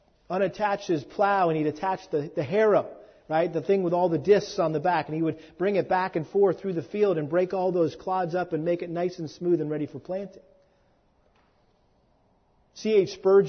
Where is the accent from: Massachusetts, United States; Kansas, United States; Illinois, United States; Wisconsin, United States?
Massachusetts, United States; I got a picture of this every spring growing up in Massachusetts, and we had this huge garden